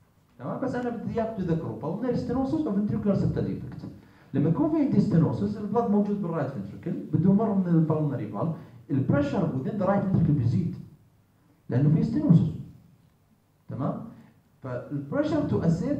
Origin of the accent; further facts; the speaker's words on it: Jordan; في كونسبت عندنا بالأردن